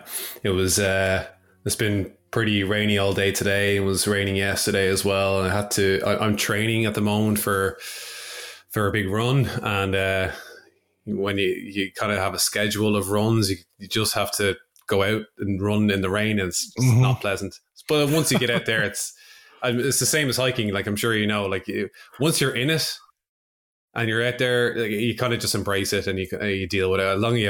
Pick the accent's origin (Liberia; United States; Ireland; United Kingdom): Ireland; Dublin, Leinster; I'm from Dublin in Ireland.